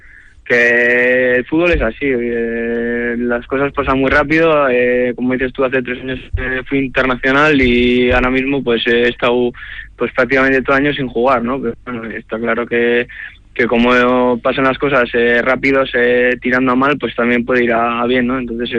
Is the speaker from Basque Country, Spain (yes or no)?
yes; Vitoria-Gasteiz, Basque Country, Spain; soy de Vitoria, soy alavesista y bueno, siempre lo he sido